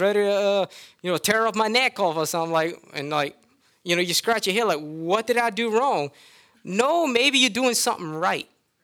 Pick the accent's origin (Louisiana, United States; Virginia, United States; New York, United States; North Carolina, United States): Louisiana, United States; I'm a Cajun, so forget about it.